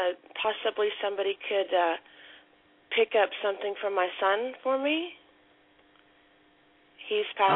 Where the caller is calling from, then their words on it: Texas, United States; Hi, calling from Texas.